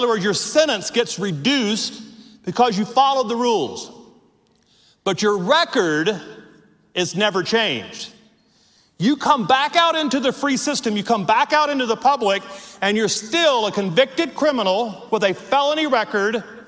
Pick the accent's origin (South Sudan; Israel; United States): United States; Louisiana; I'm from Louisiana. We have a lot in common.